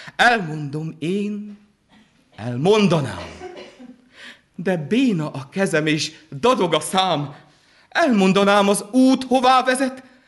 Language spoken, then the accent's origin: Hungarian; Rožňava, Košice Region, Slovakia; én tényleg világra jöttem. Valahol Gömörországba, Rozsnyón. Egy olyan helyen, ahol élnek együtt magyarok, szlovákok, németek, romák, sokféle nemzetség. Itt nőttem fel. Megkereszteltek az evangélikus templomban, titokban